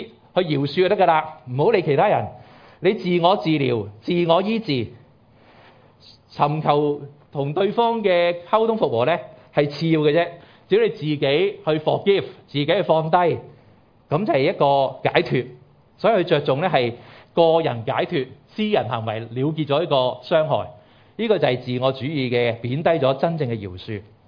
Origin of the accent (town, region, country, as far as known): China